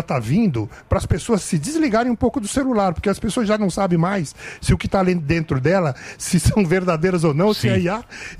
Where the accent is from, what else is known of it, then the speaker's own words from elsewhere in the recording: Pompeia, São Paulo, Brazil; born there; Pompeia, nasci no